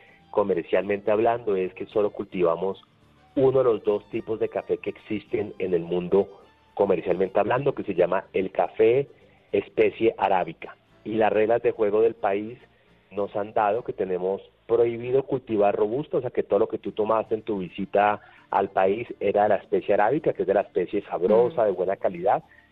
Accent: Colombia; ese país tan afamado como lo somos nosotros los colombianos en cuanto al café.

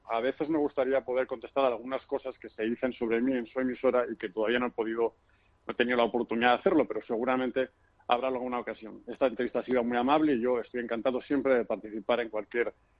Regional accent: Spain; y lo digo como español

